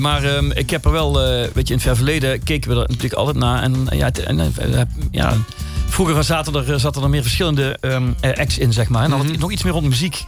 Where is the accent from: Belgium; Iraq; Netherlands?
Belgium; Ik kom uit België, zoals je weet.